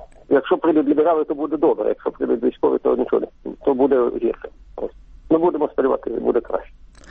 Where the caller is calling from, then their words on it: Sumy Oblast, Ukraine; Хвостка, Сумщина.